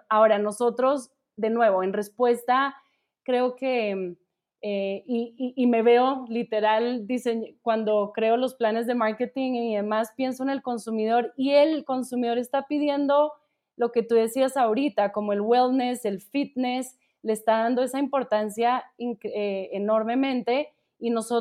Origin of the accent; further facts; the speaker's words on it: Colombia; now in Mexico; yo soy colombiana, pero pues llevo ya aquí mucho tiempo, entonces ya también hablo como de nosotros los mexicanos